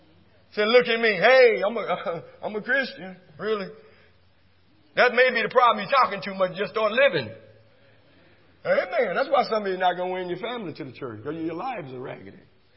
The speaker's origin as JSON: {"language": "English", "region": "Texas", "country": "United States", "tie": "born or raised there", "said": "Like when I grew up in East Texas, every home going, every funeral we went"}